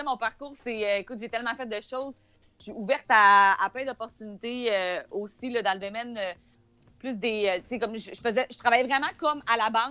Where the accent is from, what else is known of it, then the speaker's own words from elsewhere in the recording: Saint-Basile, Quebec, Canada; now in Nova Scotia, Canada; Présentement, ben là, avec le fait que mon conjoint est dans l'armée, on est en Nouvelle-Écosse, mais... Moi, je suis originaire de Québec, plus précisément dans le comté de Portneuf. Là, s'il y en a qui connaissent le comté de Portneuf de Saint-Basile, c'est vraiment comme un trou.